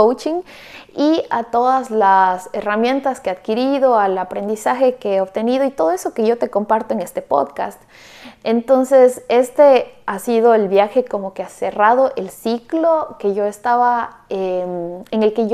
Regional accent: Ecuador; now in Canada; regresé a Ecuador, que es el país de donde soy

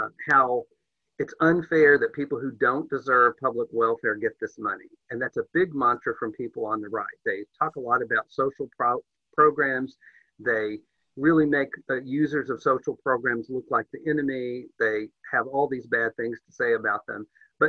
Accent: Deep South, United States; I'm a person of faith. I'm of Native American descent. I come from the Deep South.

